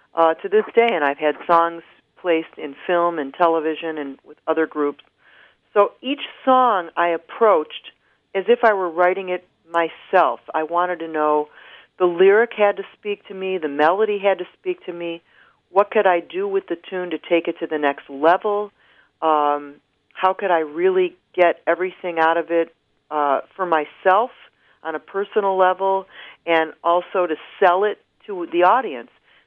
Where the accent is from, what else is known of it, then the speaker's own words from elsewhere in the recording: Detroit, Michigan, United States; So I was flying home from Los Angeles back to my hometown, Detroit, and I had a martini on the airplane